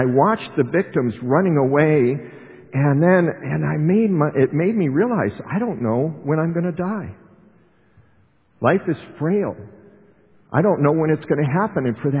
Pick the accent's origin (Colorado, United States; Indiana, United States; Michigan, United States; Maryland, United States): Colorado, United States; Littleton; I was raised in Littleton, Colorado, which had the Columbine shooting